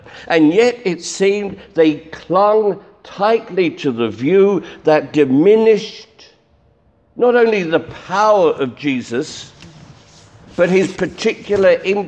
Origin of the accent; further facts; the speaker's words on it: London, United Kingdom; remember I'm from London